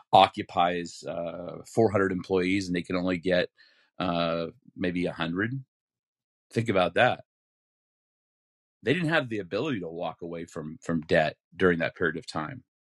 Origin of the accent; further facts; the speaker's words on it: Utah, United States; Some people, which I'm very proud of because I'm from Utah